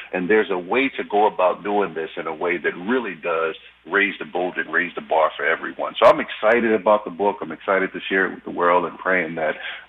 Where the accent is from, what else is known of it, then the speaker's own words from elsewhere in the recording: New Orleans, Louisiana, United States; Growing up in New Orleans, Louisiana, during a time when it was the murder capital of the world